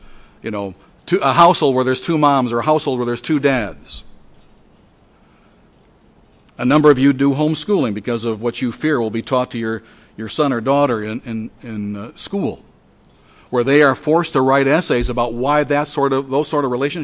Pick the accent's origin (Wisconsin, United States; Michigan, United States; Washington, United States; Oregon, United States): Michigan, United States; Detroit; You know, I'm a Detroiter, born and bred. I was not born in a suburb, I was born in Detroit. And I remember, I was born in 1952.